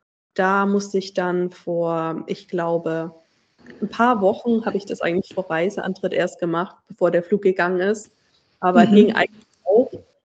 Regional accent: Germany; zum Beispiel jetzt Deutschland, würde ich mal behaupten, da wo ich herkomme.

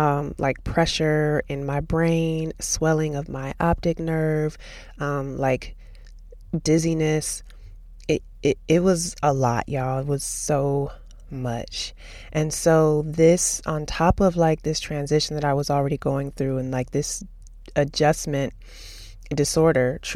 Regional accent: St. Paul, Minnesota, United States; also born or lived in Austin, Texas; I was going to be transitioning back to my home state and into my childhood home.

